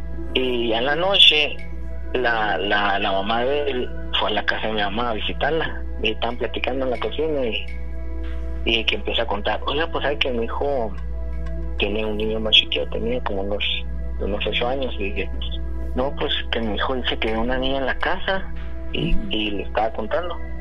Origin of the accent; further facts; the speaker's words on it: Chihuahua, Mexico; now in Texas, United States; Ahorita estoy en Texas, pero soy de Chihuahua.